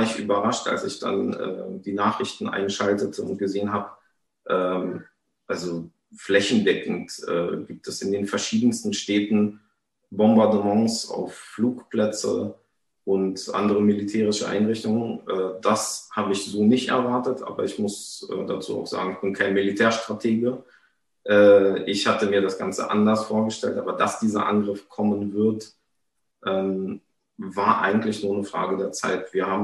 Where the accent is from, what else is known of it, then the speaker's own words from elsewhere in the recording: Kyiv, Ukraine; now in Germany; Kiew wird bombardiert. Und das war für mich erstmal ein Schock, weil es auch meine Heimatstadt ist